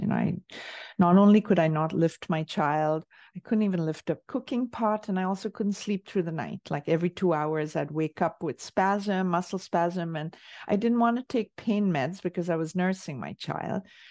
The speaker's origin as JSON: {"language": "English", "country": "India", "tie": "born or raised there", "moved": "yes", "said": "growing up in India"}